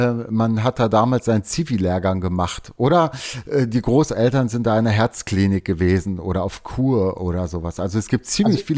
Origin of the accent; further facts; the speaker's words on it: North Rhine-Westphalia, Germany; Nein, ich bin Ostwestfale ursprünglich.